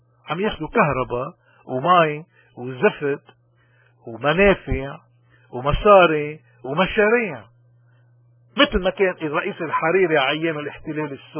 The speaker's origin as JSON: {"language": "Arabic", "country": "Lebanon", "said": "نحن اللبنانيين شعب بحب اللحظة، شعب بفكر حلو ذكي وبيتشاطر"}